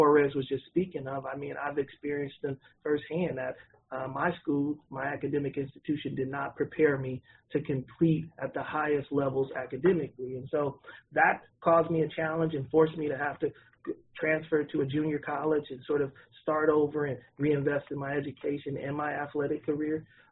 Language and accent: English; Oakland, California, United States; for me, I was born and raised in Oakland. I went to Oakland Public Schools. I graduated from McClimas High School, and so Oakland is my home.